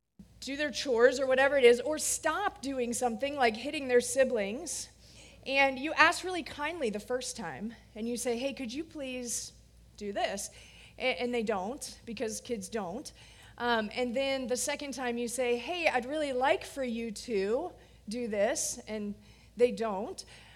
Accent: Florida, United States; now in Cincinnati, United States; I'm from Florida, so I don't typically appreciate Cincinnati weather.

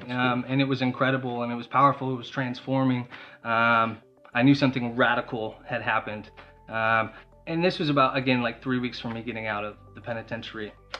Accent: Arizona, United States; Okay. Well, I'm from Arizona, and I grew up in a divorced household.

